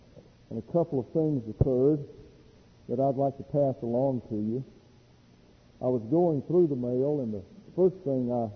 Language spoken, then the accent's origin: English; Alabama, United States; So this is a picture of what's called a dog trot house at the Pike County Pioneer Museum in my hometown.